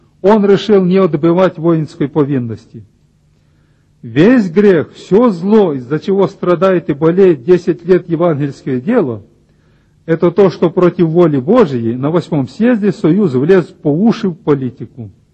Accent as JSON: {"language": "Russian", "region": "Sumy Oblast", "country": "Ukraine", "tie": "born or raised there", "said": "к нам на Украину, Сумскую область, вот откуда я родом"}